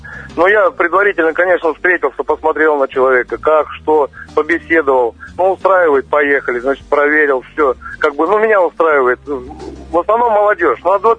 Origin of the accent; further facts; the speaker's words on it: Guryevsk, Kemerovo Oblast, Russia; Нет, я родом сам с Гурьевска.